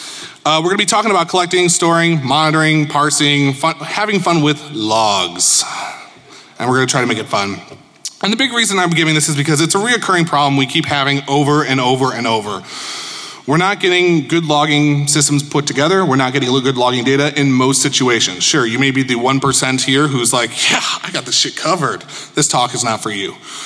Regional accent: Chicago, Illinois, United States; I'm a managing partner over at Urbane. I hail from Chicago.

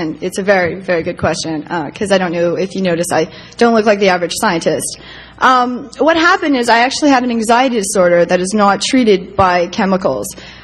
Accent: Canada; I'm Canadian. I have to apologize for being Canadian.

